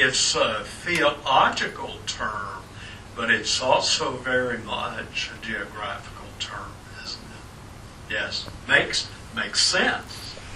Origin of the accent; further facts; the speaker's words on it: Natchez, Mississippi, United States; I grew up in Natchez, right on the Mississippi. I know rivers, right?